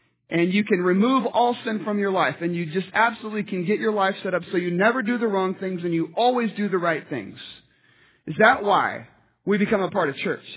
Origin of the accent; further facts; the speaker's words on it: United States; My preacher, when I was growing up in Washington, he must have every 2 months referred to the TV show Cheers